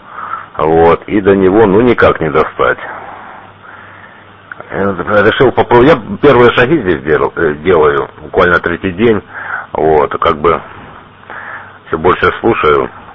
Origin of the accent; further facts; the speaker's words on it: Donetsk, Donetsk Oblast, Ukraine; я сам дончанин, вот, сейчас нахожусь в православном монастыре. Это совсем недалеко от Донецка.